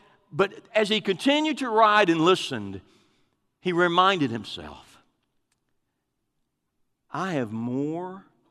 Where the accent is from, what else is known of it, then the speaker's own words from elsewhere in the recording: United States; I'm a Christian first. I'm an American second.